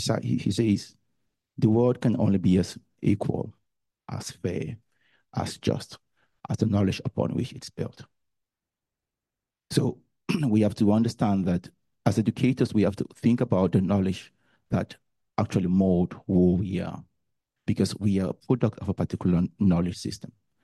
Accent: Cameroon; English is a second language; moved away as an adult; now in Finland; All my time, all my life growing up in Cameroon, I learned about

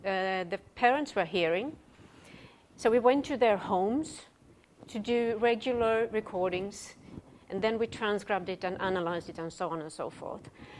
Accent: Sweden; so that's a Swedish name. I'm from Sweden, and … I'm married to a Finn, so it's a Finnish last name.

